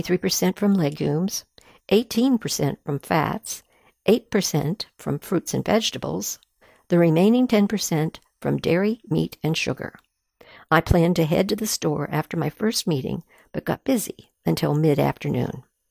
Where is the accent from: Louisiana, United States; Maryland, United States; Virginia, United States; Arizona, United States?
Maryland, United States; Baltimore; In my hometown of Baltimore, a quarter of all people live in food deserts